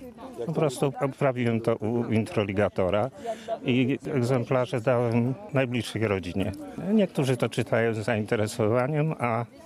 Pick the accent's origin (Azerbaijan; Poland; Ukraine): Poland; Rzeszów, Subcarpathian Voivodeship; To jest to, co ja pamiętam jako rzeszowianin prawie od urodzenia.